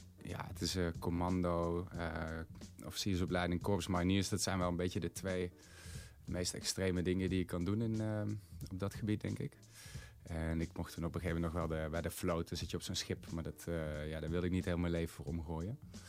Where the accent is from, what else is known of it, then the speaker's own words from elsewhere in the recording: Deurne, North Brabant, Netherlands; Nee, ik kom oorspronkelijk uit Deurne. Ja, bij Eindhoven in de buurt.